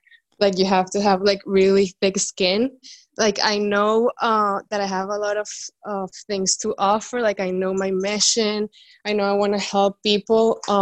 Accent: Venezuela; now in Dominican Republic; I'm in the Dominican Republic, but I'm from Venezuela.

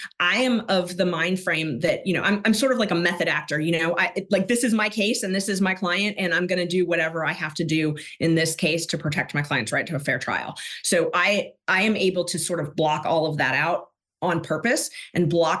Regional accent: Clearwater Beach, Florida, United States; moved away as an adult; now in Atlanta, United States; No, I'm actually from Florida. So I grew up on the beach. I'm a beach girl. Grew up in Clearwater Beach.

